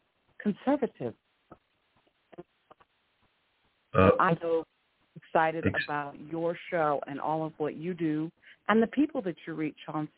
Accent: Colorado Springs, Colorado, United States; I was raised in Colorado Springs since the age of 9. So I've been here a long time

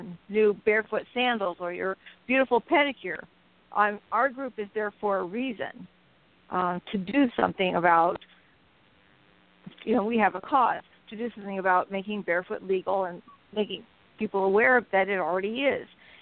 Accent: Iowa, United States; I grew up in Iowa on the farm, and as a little girl, I just never liked to wear shoes

